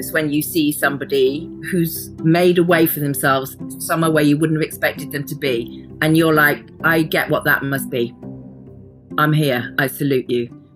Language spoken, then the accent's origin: English; South West England, United Kingdom; Because I just think about where I grew up in the Cotswolds, to get to the theatre, it was like a mission, man.